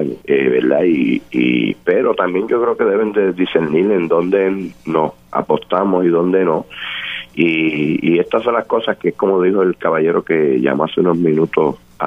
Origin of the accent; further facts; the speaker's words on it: Puerto Rico; porque definitivamente somos todos puertorriqueños